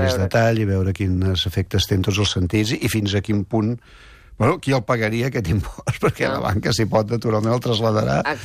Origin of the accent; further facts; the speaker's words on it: Catalonia, Spain; ens convé com a europeus i com a catalans